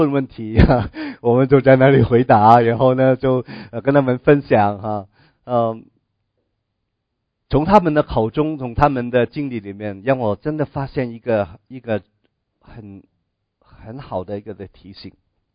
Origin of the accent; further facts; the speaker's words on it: China; 我们中国人那么多年千年的历史的里面，有很多很多我们称为圣人的人